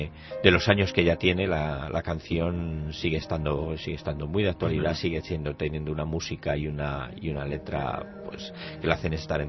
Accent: Torrejón, Community of Madrid, Spain; yo nací en Torrejón, vivo entre Torrejón y Madrid y tengo la enorme suerte de seguir teniendo muchos de los amigos de la infancia, es decir, de aquellos con los que iba al colegio, a la escuela de Torrejón

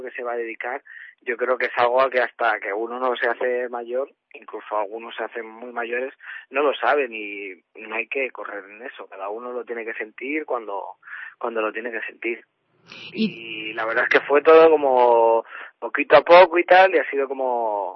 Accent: Fuenlabrada, Community of Madrid, Spain; Muchísimos, pero sí, hasta hace nada estaba correteando por allí.

